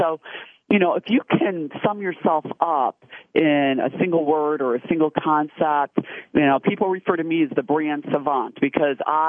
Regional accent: United States; both as an American and then as a 6-foot-tall female American, certainly you run into a lot of those barriers.

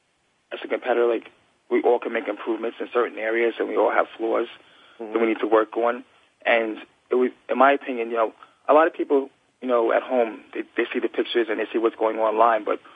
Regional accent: New York, United States; And definitely New York would be one of them because it's my hometown. And I love giving back to New York because a lot of my fans there, you know, can't make it over to the Olympia.

